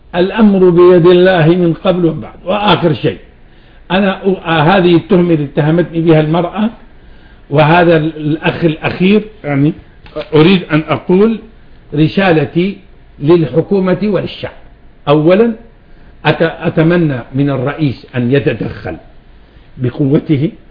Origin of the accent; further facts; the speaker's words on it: Syria; يعني قد الناس تظن أن عندنا في سوريا